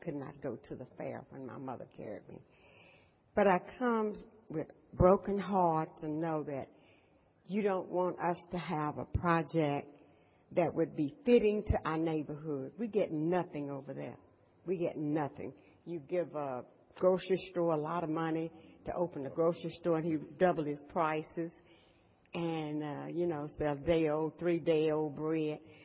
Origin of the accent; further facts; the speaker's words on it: Dallas, Texas, United States; My sister was born there. We grew up in South Dallas. We lived in Queen City.